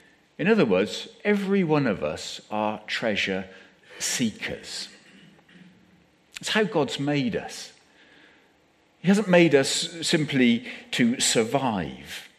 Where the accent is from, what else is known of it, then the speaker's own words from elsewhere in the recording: Bradford-on-Avon, South West England, United Kingdom; Growing up in Bradford-on-Avon, we had this wonderful neighbour.